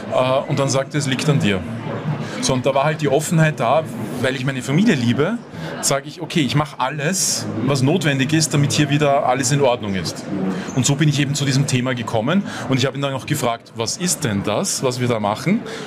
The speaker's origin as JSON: {"language": "German", "region": "Vienna", "country": "Austria", "tie": "born or raised there", "said": "Ich bin in Wien geboren und aufgewachsen."}